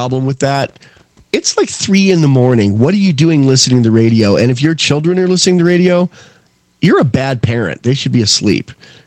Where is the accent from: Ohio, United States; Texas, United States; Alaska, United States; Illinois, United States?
Alaska, United States; prehistoric life forms in a landlocked lakes around my hometown in Alaska.